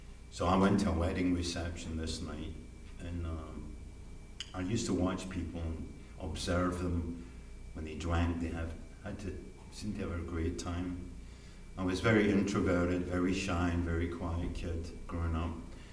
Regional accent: Scotland, United Kingdom; I'm a Scotsman.

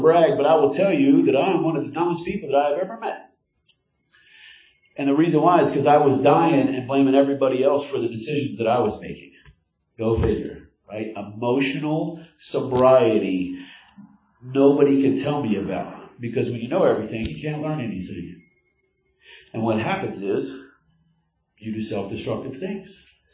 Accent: Pueblo, Colorado, United States; now in Philadelphia, United States; I'm in Philadelphia, for God's sakes. I'm from Pueblo, Colorado.

